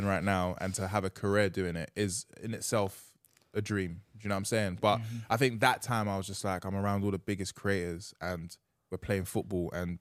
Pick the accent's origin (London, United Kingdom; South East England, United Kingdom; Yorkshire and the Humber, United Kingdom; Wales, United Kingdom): London, United Kingdom; Peckham; Yes, I am. But what area in London am I from?